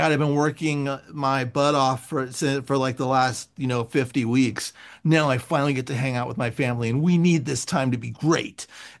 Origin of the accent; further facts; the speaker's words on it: San Francisco, California, United States; now in Los Angeles, United States; because I'm from San Francisco, so I moved to Los Angeles about 12 years ago